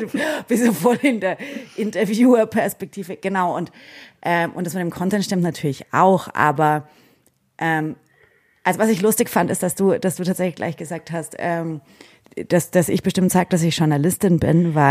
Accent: Bamberg, Bavaria, Germany; ich bin ja in Bamberg aufgewachsen, also relativ weit weg von den Bergen

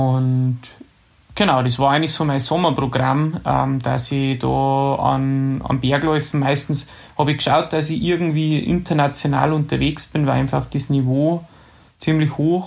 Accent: Ramsau, Bavaria, Germany; Ich bin ja in der Ramsau bei Berchtesgaden aufgewachsen. Da waren wir mitten in die Berchtesgadener Alpen.

